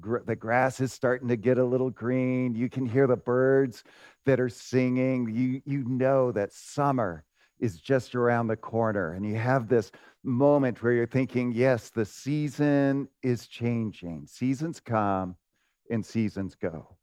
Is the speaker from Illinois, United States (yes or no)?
no; Phoenix, Arizona, United States; I grew up in Phoenix. And in Phoenix, your view of seasons are like totally skewed.